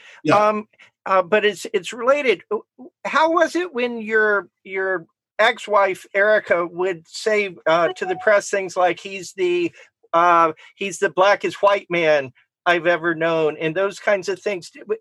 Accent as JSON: {"language": "English", "town": "Richmond", "region": "Virginia", "country": "United States", "tie": "born or raised there", "said": "And I grew up in Richmond, Virginia, where those statues"}